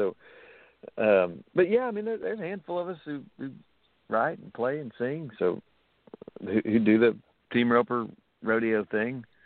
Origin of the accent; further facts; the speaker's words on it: Oologah, Oklahoma, United States; He saw a flyer that we were playing a show in my hometown, Ooligah, Oklahoma, a little bit, you know, population 1,000